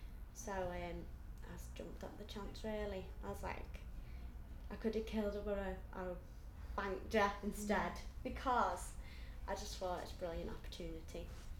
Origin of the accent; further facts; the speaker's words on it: Skelmersdale, North West England, United Kingdom; I was born on the 18th of the 8th, 88. I'm from Skelmersdale.